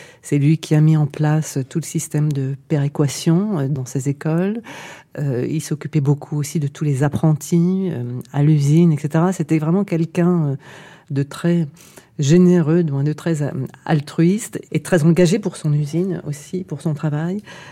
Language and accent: French; Metz, Grand Est, France; born there; et moi, je suis née à Metz